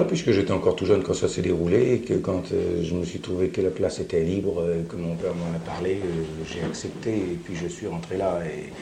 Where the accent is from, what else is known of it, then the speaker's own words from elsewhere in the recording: Orléans, Centre-Val de Loire, France; j'ai toujours été orléanais.